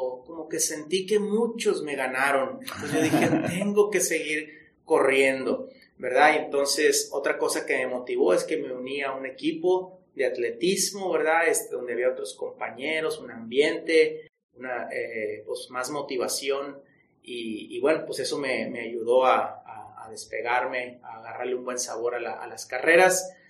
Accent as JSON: {"language": "Spanish", "town": "Monterrey", "region": "Nuevo León", "country": "Mexico", "said": "soy de aquí de Monterrey. Mi familia, toda es de Monterrey … soy el mayor de 4 hermanos."}